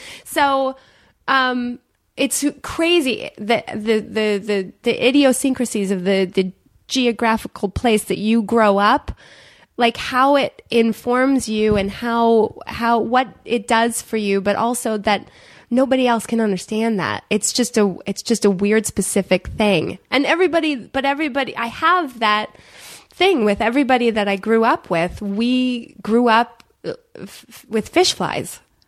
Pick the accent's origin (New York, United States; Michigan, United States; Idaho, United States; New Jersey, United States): Michigan, United States; we said Bayorama, not Bayrama, because we're from Michigan.